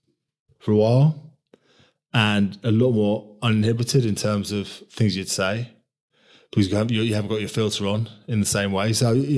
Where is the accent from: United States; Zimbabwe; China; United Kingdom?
United Kingdom; London; I grew up in London, cycled around London all my life.